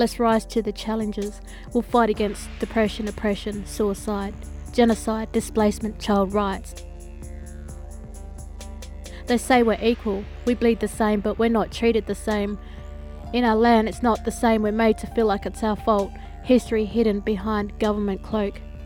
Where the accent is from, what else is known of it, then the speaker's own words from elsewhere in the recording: Alice Springs, Northern Territory, Australia; I noticed that in New South Wales and also in my hometown in Alice Springs, a lot of people that listened to … were also, you know, they were proud to be black.